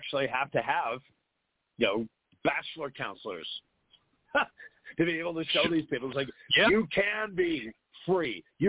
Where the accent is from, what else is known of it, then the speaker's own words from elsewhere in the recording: Los Angeles, California, United States; born there; You weren't saddled by the burdens of a large city, which I was born in Los Angeles, and that was going to happen to me.